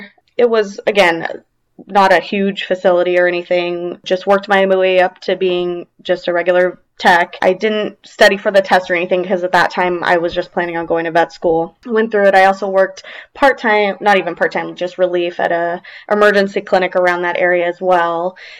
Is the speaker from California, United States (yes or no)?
yes; Temecula, California, United States; and I grew up in Temecula. Most of my growing up was there, and that was pretty rural at the time.